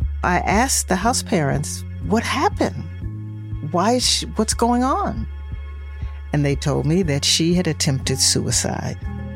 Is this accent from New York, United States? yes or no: no; Cleveland, Ohio, United States; I grew up in Cleveland, Ohio, and I grew up on the east side of Cleveland, which is an all-Black community.